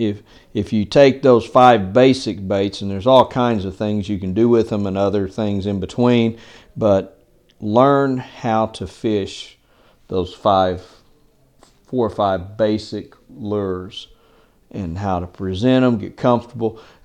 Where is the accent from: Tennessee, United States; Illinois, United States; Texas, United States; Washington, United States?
Texas, United States; Hereford; now in San Angelo, United States; originally I was from Hereford, Texas, but I've lived in San Angelo since about 1983.